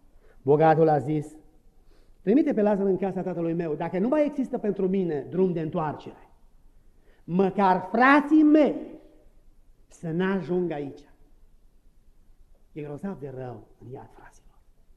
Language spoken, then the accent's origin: Romanian; Breb, Maramureș County, Romania; predicam odată în satul meu, în Breb